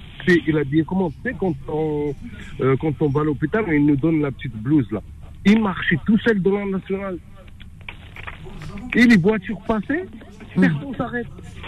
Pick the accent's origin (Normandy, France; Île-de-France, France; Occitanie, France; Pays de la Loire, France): Île-de-France, France; Colombes; now in Rosny-sur-Seine, France; moi j'habite à Rosny-sur-Seine, dans le 78. Moi j'ai grandi à Colombes dans le 92 et tout ça. Bref, depuis 20 ans, je suis actuellement dans le 78.